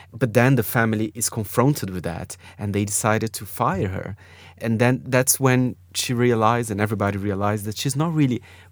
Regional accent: Brazil; English is a second language; if you are born in South America like I am from Brazil

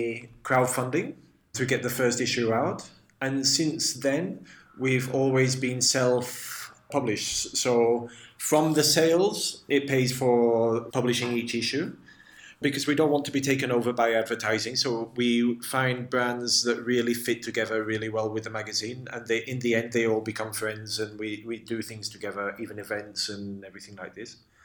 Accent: England, United Kingdom; moved away as an adult; now in Barcelona, Spain; I'm English. Even if I lived here now 9 years, I don't feel Spanish at all. You know, it's I'm English.

